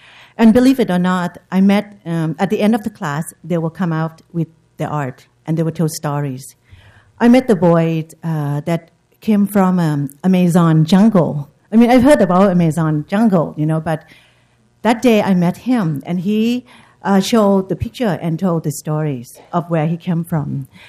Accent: Thailand; But I'm from Thailand, so I don't really know how to do a Chinese lantern.

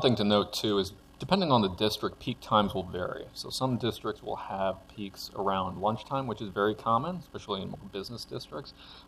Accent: California, United States; and full disclosure, I'm a Californian.

